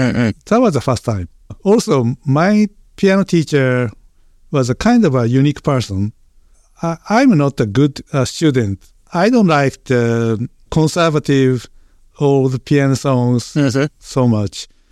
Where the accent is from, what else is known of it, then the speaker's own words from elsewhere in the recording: Osaka, Japan; English is a second language; So I moved in Osaka prefecture from the Osaka city to some suburban place.